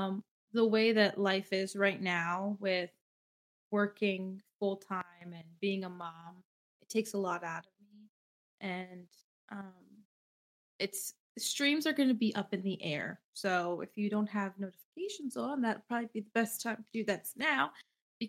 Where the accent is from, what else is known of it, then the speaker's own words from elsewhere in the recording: Ohio, United States; Literally. We're from Ohio. We're crazy.